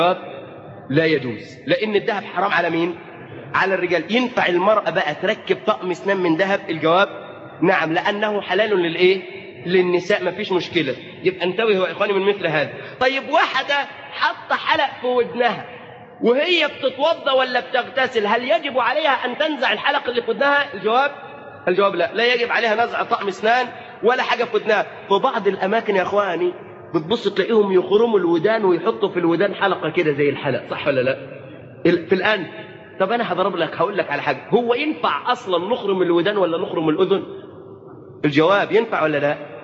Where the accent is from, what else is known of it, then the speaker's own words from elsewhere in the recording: Egypt; يعني احنا مثلا كمصريين